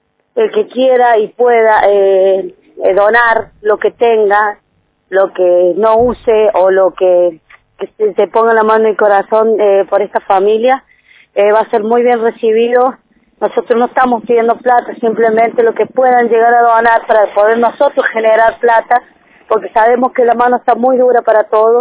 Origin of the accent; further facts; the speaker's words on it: San Luis, Argentina; porque están abandonados y somos de San Luis y es una vergüenza.